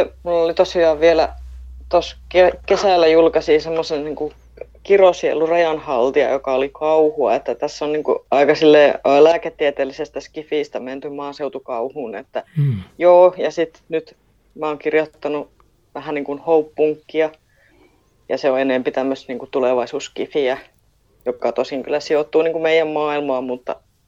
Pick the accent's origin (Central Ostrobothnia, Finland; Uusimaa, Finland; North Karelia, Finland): Central Ostrobothnia, Finland; Kokkola; No, mä oon kokkolalainen kirjailija